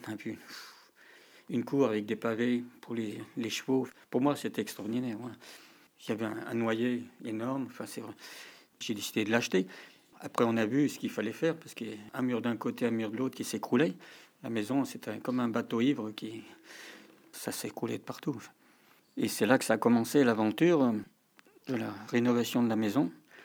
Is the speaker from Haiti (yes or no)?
no; Besançon, Bourgogne-Franche-Comté, France; born there; j'ai 67 ans. Je suis né à Besançon. Après Besançon, c'était Bistrista. Et Bistrista, Libézilé.